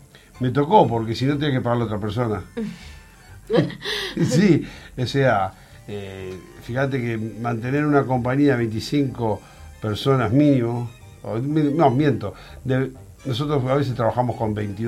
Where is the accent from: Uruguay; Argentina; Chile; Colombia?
Uruguay; Es uruguayo, porque yo soy uruguayo.